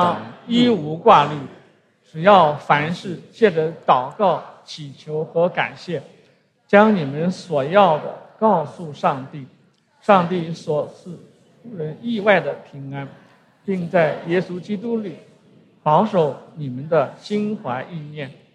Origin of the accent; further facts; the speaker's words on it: Xuzhou, Jiangsu, China; 当时我们老家徐州的天气非常的寒冷，